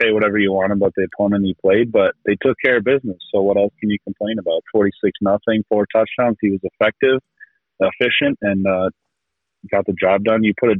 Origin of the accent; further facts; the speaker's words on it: North Dakota, United States; also born or lived in Georgia; I was born in Georgia, but then I moved to North Dakota with my dad. And that's where I really started playing basketball